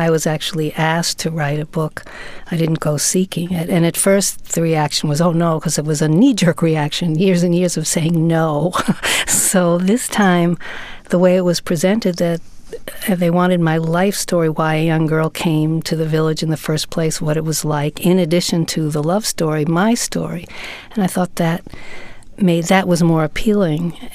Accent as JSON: {"language": "English", "town": "Queens", "region": "New York", "country": "United States", "tie": "born or raised there", "said": "Well, it's more a question of where I grew up in Queens."}